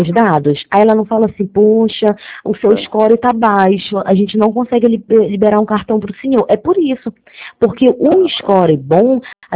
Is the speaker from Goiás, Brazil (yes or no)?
no; Rio de Janeiro, Brazil; eu sou daqui do Rio de Janeiro